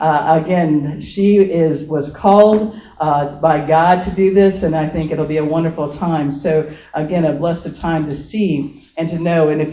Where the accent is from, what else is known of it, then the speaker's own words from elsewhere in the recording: Indiana, United States; I'm from Indiana. So I grew up in Southern Indiana.